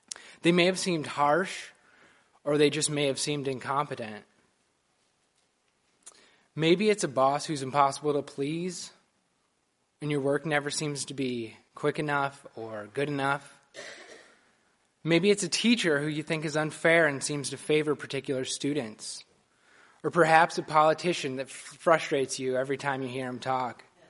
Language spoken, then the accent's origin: English; Niagara Falls, New York, United States; now in Philadelphia, United States; We're both originally from Niagara Falls, New York